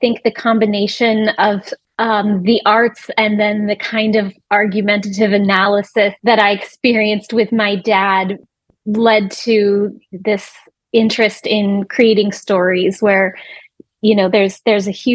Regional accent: San Francisco, California, United States; moved away as an adult; now in Wisconsin, United States; I'm from San Francisco, California, where I currently am right now doing a kind of family visit writing residency, although I live in Wisconsin.

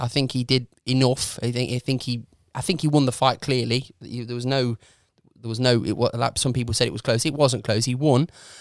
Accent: Derby, East Midlands, United Kingdom; I am from Derby

